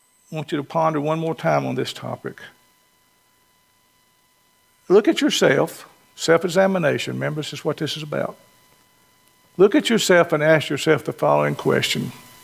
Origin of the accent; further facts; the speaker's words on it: Georgia, United States; also born or lived in North Alabama; And I grew up in North Georgia. Been part of my life in North Georgia, spent time in North Alabama.